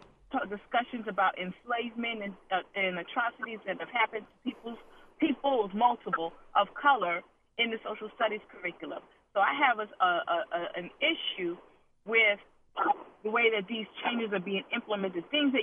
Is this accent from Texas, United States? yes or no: no; Baltimore, Maryland, United States; Yeah, I'm actually from Baltimore, but I work in Anne Arundel County.